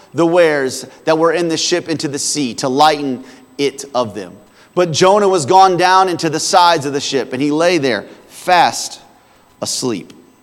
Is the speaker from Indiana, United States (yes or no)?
yes; Bloomington, Indiana, United States; My entire life, I was born and raised in Bloomington.